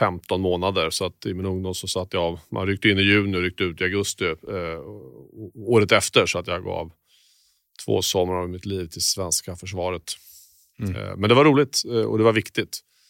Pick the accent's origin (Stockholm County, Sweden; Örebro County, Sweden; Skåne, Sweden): Örebro County, Sweden; Örebro; Jo, men jag växte upp i en, i Örebro, en medelstor svensk stad. Jag har en typisk medelklassuppväxt.